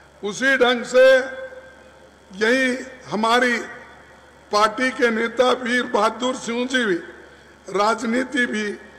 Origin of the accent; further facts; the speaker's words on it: Karnataka, India; accent: southern Hindi; Hindi is a second language; मैं कर्नाटक से आता हूं, अक्सर हमारे पास हिंदी कम बोली जाती है और कम समझते हैं, उस इलाके से मैं आ रहा हूं और मैं आपको अपने ही दक्षिणी हिंदी में बात करूंगा